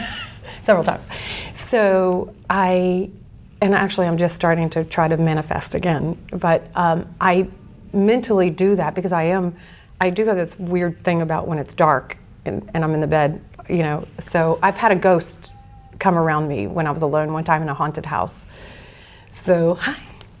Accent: Norfolk, Virginia, United States; Norfolk, Virginia. Virginia Beach

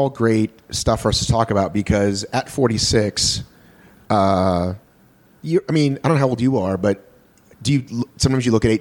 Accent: United States; I'm an American, ma'am.

